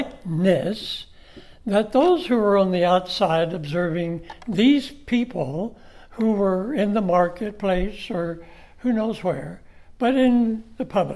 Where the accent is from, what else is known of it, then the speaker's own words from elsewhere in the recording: Rocky Mount, North Carolina, United States; well, I'm from Rocky Mount and I want to invite you to come to our Bible study this evening.